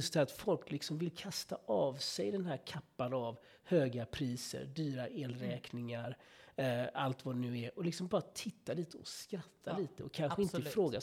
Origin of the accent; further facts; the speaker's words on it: Gothenburg, Västra Götaland County, Sweden; på min tid när jag växte upp i Göteborg